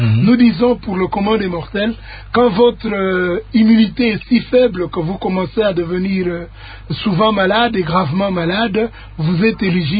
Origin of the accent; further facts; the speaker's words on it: Kinshasa, DR Congo; pardon, je parle en lingala, je suis de Kinshasa